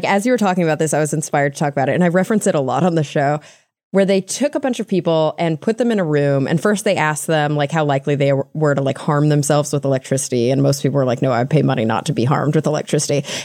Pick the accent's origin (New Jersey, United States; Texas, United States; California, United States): Texas, United States; moved away; I'm from Texas and was like, what is this white stuff on the ground?